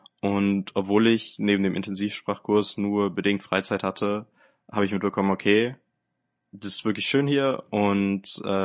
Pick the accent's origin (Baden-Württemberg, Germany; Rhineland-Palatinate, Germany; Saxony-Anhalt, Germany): Rhineland-Palatinate, Germany; now in Taiwan; Ja, ich komme aus Rheinland-Pfalz, der Nähe von Koblenz und bin inzwischen 22 Jahre alt.